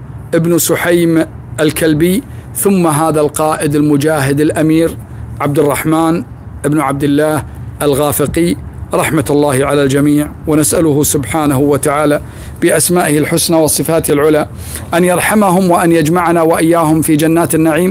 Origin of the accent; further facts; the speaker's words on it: Kuwait; أن يحفظ بلادنا الكويت من كل مكروه